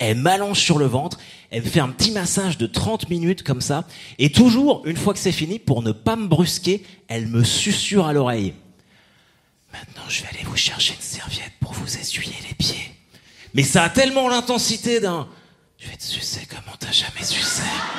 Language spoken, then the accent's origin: French; Normandy, France; Parce que moi, je viens de Normandie